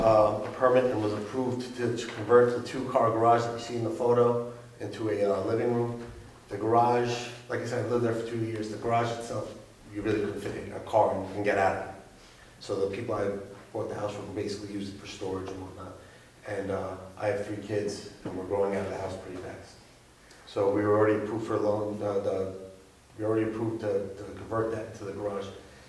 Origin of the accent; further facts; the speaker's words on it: Herschel, Oregon, United States; I come from Herschel, Oregon.